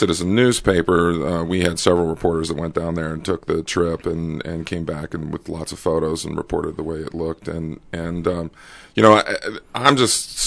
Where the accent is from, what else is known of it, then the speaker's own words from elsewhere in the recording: Phoenix, Arizona, United States; I grew up in Phoenix in the 70s and 80s. Downtown Phoenix was not a very nice place to go.